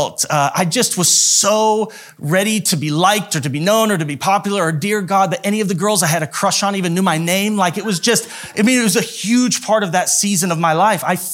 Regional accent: Idaho Falls, Idaho, United States; growing up in Idaho Falls, it was like a caste system of popular, unpopular cliques.

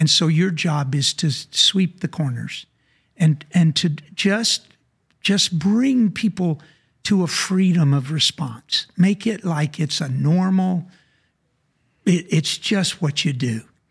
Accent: Louisiana, United States; I told him, I'm from Louisiana, of course

